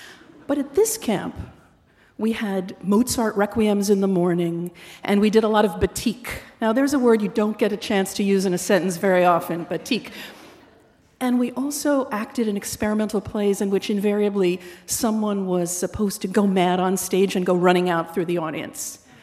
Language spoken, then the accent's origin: English; Syosset, New York, United States; I grew up on Long Island in the town of Syosset, which some of you may know by its Native American name, Exit 43.